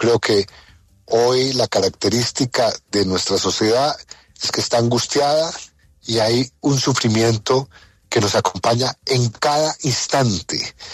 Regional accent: Colombia; es probablemente nuestra incapacidad como colombianos para no unirnos alrededor de la necesidad de poner fin a la violencia.

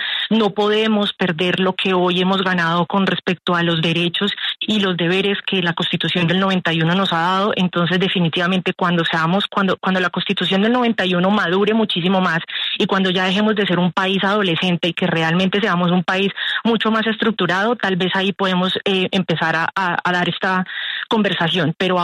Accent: Bucaramanga, Santander, Colombia; Yo soy de Bucaramanga, Julio

